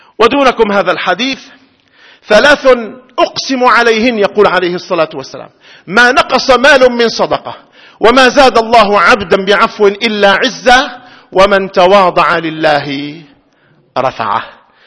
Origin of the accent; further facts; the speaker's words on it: Syria; مجتمع بلدنا سوريا، مجتمعا مترابطا متكاملا متآلفا